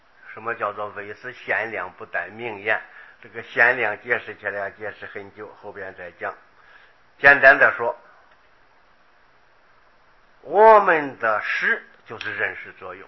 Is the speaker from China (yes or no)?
yes; China; 我们中国人以历来的成语五味杂陈，我们说五味，